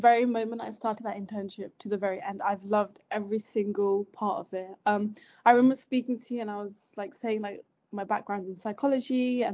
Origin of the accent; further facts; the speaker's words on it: Exeter, South West England, United Kingdom; because I'm from Exeter and it's very different here.